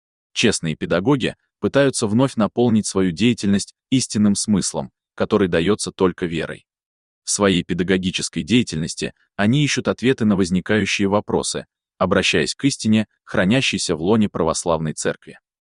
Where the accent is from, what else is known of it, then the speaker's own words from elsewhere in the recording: Altai Krai, Russia; Летом 2002 года я оказалась у себя на родине, в Алтайском крае.